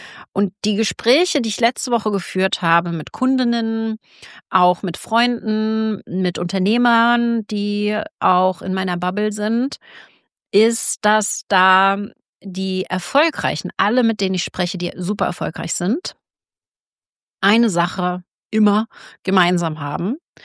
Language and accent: German; East Germany, Germany; Ich bin in der DDR aufgewachsen, die ersten 5 Jahre meines Lebens